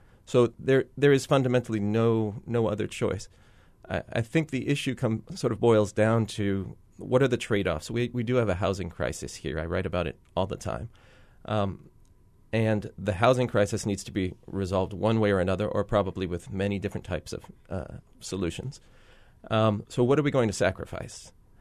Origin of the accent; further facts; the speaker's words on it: Santa Monica, California, United States; Where I grew up in Santa Monica, where there was rent control